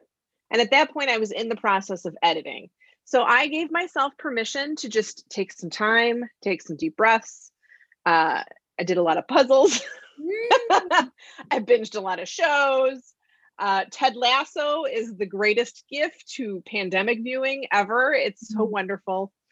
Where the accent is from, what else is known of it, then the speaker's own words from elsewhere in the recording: Wisconsin, United States; So I am a lifelong Wisconsinite. I was born and bred in Wisconsin.